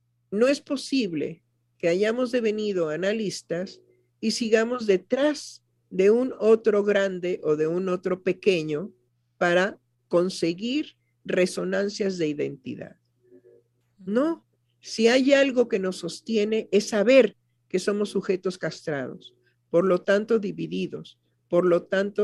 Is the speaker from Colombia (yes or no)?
no; Mexico; Por eso nos conmovemos, porque somos mexicanos